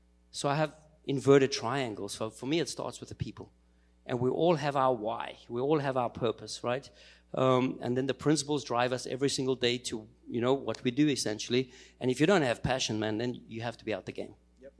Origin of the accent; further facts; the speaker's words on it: South Africa; now in Germany; for me as a South African living in Germany